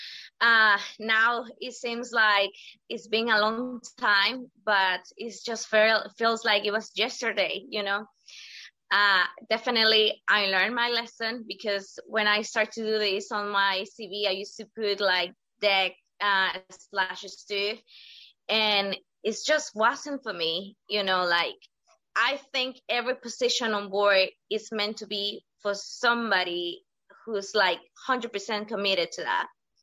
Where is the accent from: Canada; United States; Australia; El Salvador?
El Salvador; now in Gibraltar; I'm 29 years old. I'm proudly from El Salvador. It's in Central America. It's not in Brazil. It's not a town in Mexico.